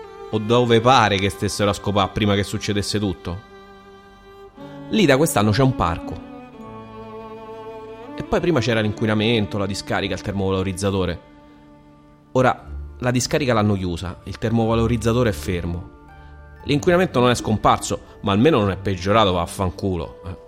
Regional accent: Colleferro, Lazio, Italy; Io sono cresciuto a Colleferro per 20 anni. Un paese di nascita industriale, senza tradizione, grigio, cementizio, inquinato.

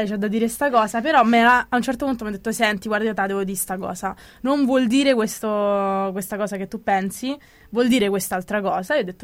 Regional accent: Rome, Lazio, Italy; Siamo romani, ci piace ridere, scherzare.

